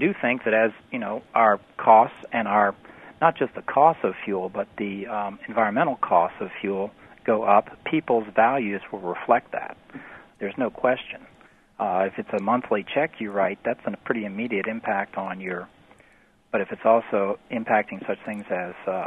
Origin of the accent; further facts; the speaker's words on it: New Orleans, Louisiana, United States; I come from New Orleans, where we have wonderful housing stock of double shotgun houses.